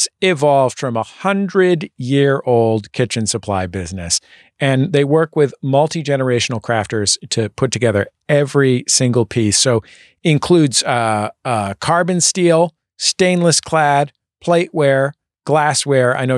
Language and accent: English; Rochester, New York, United States; I was raised in Rochester, New York.